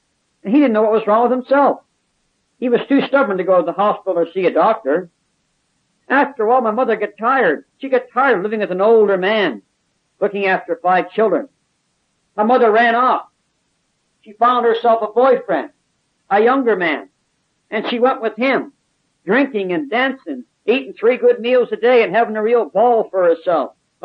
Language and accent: English; Halifax, Nova Scotia, Canada; born there; I was born in Halifax, Nova Scotia in 1930.